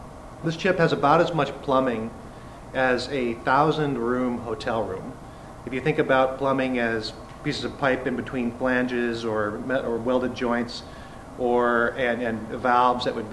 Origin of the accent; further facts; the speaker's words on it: Alaska, United States; now in California, United States; I grew up in Alaska, in a little village up there, came to California to get educated, had no intention of staying here